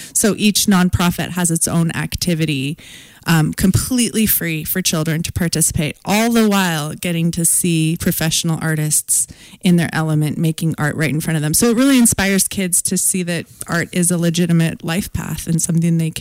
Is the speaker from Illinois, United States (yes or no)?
no; Spokane, Washington, United States; I grew up in Spokane, and I wouldn't say that to be true when I was a kid here